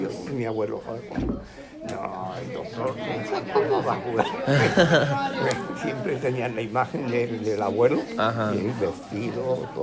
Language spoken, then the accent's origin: Spanish; Peru; Porque los peruanos somos